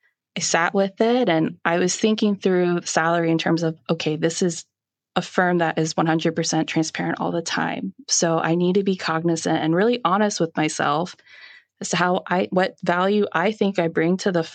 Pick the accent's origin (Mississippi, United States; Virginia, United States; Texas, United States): Virginia, United States; Chesapeake; I decided to go back to my hometown, which is the Chesapeake-Norfolk area of Virginia. We're in the southeast portion of the state